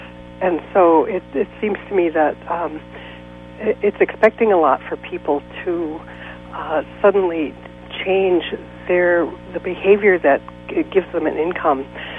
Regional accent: Buffalo, New York, United States; the smoke goes all the way to my hometown in Buffalo and to New York City.

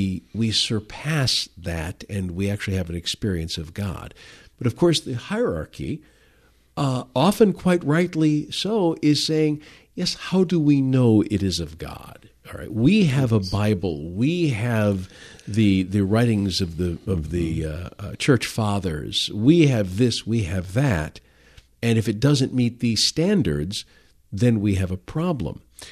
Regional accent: Detroit, Michigan, United States; now in Grand Rapids, United States; I didn't really learn of this woman and her true mission until I moved here to Grand Rapids. But growing up in Detroit, my father's secretary would say some things that I found were interesting

